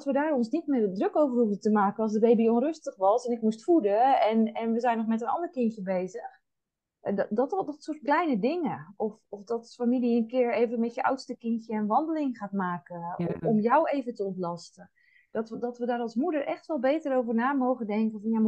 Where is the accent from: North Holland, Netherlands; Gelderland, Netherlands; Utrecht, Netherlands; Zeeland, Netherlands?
Zeeland, Netherlands; Wij wonen in Zeeland, in Nederland. We hebben ons huis ook aangehouden daar. Ik ben echt wel een Zeeuws meisje wat dat betreft.